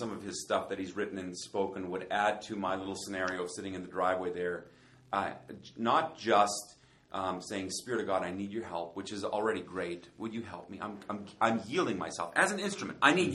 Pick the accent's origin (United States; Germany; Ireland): Germany; now in Winnipeg, Canada; I grew up in Germany